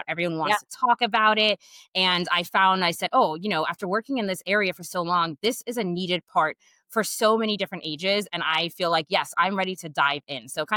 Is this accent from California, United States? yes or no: no; Florida, United States; now in Hawaii, United States; I live and work out here in Hawaii. I'm originally from Florida.